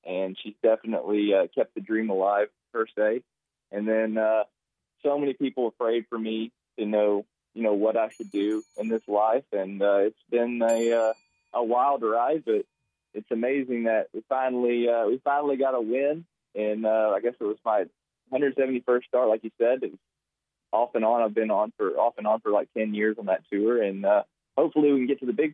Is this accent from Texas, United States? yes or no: yes; Texarkana, Texas, United States; also born or lived in Little Rock; now in Benton, United States; So I grew up on the Texas side and went to UT Arlington for college.